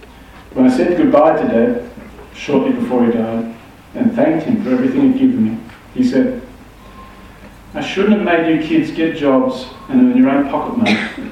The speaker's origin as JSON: {"language": "English", "town": "Canberra", "region": "Australian Capital Territory", "country": "Australia", "tie": "born or raised there", "also_born_or_lived": "Sydney", "said": "So he took on a 2-year traffic officer training course in Sydney, where I was born in Chatswood. Canberra, a growing young city, was the ideal place to bring up a family for Mum and Dad."}